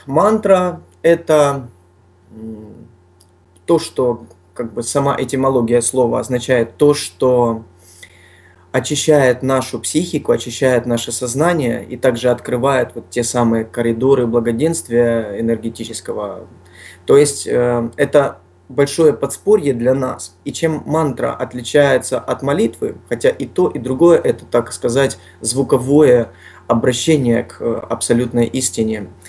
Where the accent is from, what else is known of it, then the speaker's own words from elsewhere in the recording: Donetsk, Donetsk Oblast, Ukraine; also born or lived in Luhansk; Я сам из Донецка родом и супруга моя. Но мы переехали в Луганск